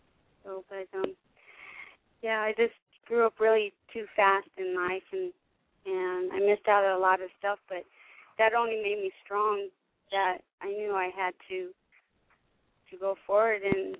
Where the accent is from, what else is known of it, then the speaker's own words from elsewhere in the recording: California, United States; also born or lived in Denver, Colorado; I'm from Denver, Colorado. I grew up in California.